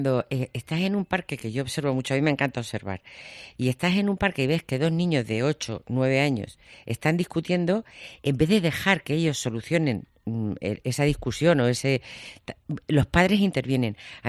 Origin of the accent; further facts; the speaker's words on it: Yecla, Region of Murcia, Spain; yo recuerdo de pequeña en Yecla, en mi pueblo, jugar siempre en la calle, siempre en la calle.